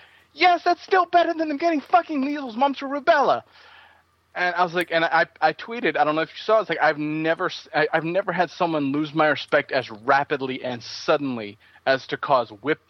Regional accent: South Carolina, United States; My home state. The state of South Carolina

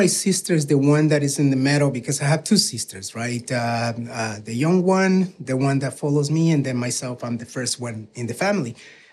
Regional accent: El Salvador; English is a second language; You know, I'm from El Salvador, like I said

